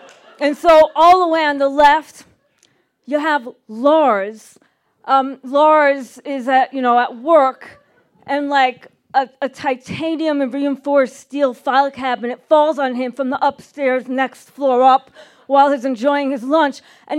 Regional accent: Brooklyn, New York, United States; accent: Brooklyn; I'm a Jew. I'm a Jew from Brooklyn. I talk like a Jew from Brooklyn. I wave my hands around when I talk like a Jew from Brooklyn.

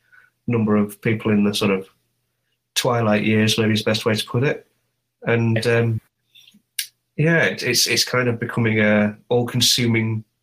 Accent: Hull, Yorkshire and the Humber, United Kingdom; I'm from Hull, my home city

